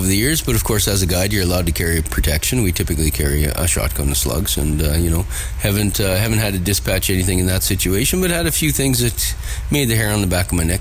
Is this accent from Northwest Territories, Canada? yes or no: yes; Yellowknife, Northwest Territories, Canada; now in Prince Albert, Canada; I was born and raised in Yellowknife in the Northwest Territories. I cut my fish and teeth standing on the rocks at Great Slave Lake, casting off the shore there.